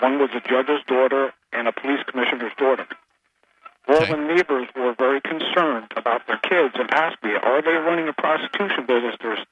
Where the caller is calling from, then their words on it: Trenton, New Jersey, United States; I'm calling from Trenton, New Jersey.